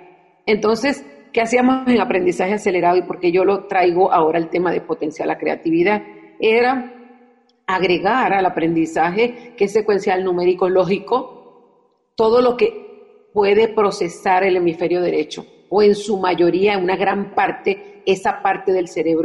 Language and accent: Spanish; Venezuela; born there; Yo nací en Venezuela, entonces en Sudamérica llegó muy fuerte